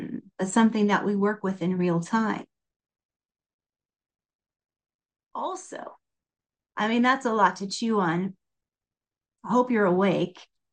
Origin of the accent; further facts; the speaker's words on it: Iowa, United States; I don't know how you pronounce your name, but I'm from Southern Iowa. So if I was getting back to my roots